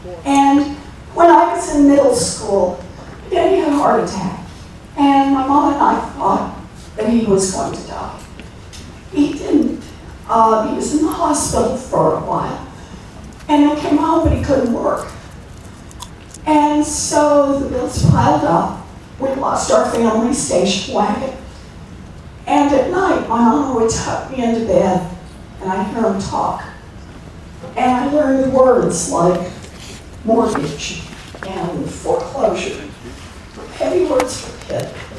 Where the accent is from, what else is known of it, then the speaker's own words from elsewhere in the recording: Oklahoma, United States; I grew up in Oklahoma